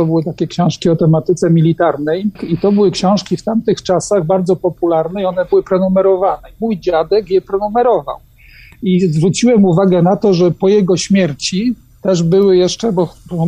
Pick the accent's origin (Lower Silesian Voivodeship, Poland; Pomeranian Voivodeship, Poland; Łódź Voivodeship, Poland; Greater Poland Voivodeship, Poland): Greater Poland Voivodeship, Poland; Poznań; No tak, jestem poznaniakiem niewątpliwie, urodzony w Poznaniu, z rodziny poznaniaków, chociaż no jedna część rodziny, korzenie to są korzenie wielkopolskie, ale to już nie Poznań.